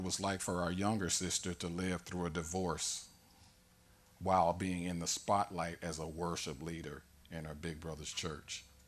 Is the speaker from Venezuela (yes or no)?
no; St. Louis, Missouri, United States; But my family is originally from Tennessee. But because my mom was put out, we ended up being born and raised in St. Louis.